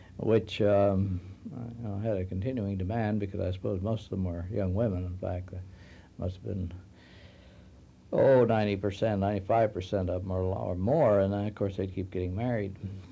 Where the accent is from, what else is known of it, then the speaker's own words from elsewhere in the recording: Detroit Lakes, Minnesota, United States; I grew up in Detroit Lakes, yes.